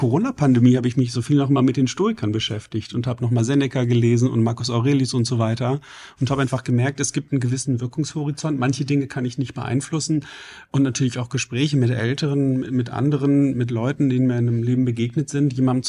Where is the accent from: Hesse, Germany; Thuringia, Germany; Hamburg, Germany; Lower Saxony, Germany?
Lower Saxony, Germany; ja, ich komme aus Niedersachsen und ich wollte jetzt eigentlich mal wissen, was euch umtreibt.